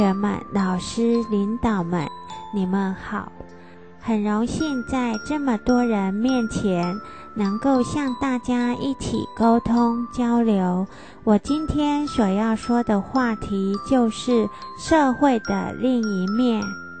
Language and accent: Chinese; China; 您知道我是在中国长大的